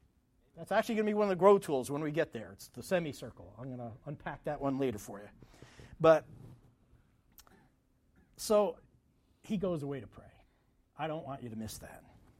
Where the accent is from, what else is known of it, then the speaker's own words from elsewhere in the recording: Vermont, United States; Sorry, I'm from Vermont. So what people call mountains are different.